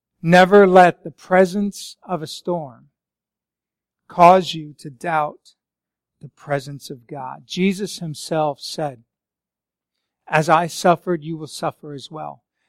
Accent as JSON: {"language": "English", "region": "Colorado", "country": "United States", "tie": "born or raised there", "said": "I grew up in Colorado. You guys been to Colorado? Some of you? I love Colorado."}